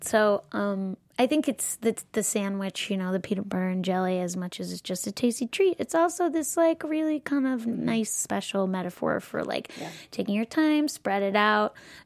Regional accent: Long Island, New York, United States; Chris and I grew up on Long Island.

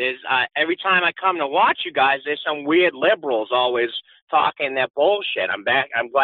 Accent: Massachusetts, United States; from Mass.

